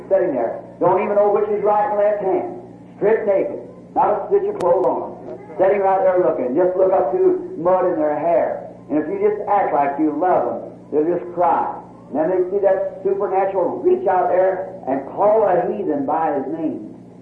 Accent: United States; I'm an American too. It's the loveliest land in the country.

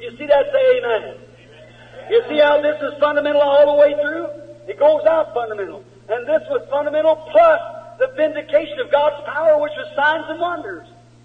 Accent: United States; That's right. I'm an American.

